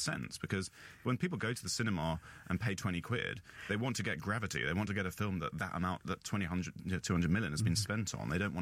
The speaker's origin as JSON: {"language": "English", "region": "London", "country": "United Kingdom", "said": "as a Londoner, I would kind of challenge"}